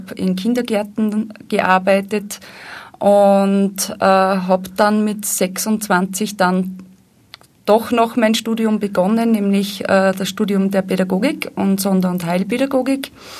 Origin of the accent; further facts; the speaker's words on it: Upper Austria, Austria; born there; now in Vienna, Austria; Ja, also ich bin eigentlich eine gebürtige Oberösterreicherin, das sage ich immer dazu. Habe eigentlich meine Kindergartenpädagogik-Ausbildung gemacht in Oberösterreich und nach der Matura hat es mich einfach nach Wien gezogen.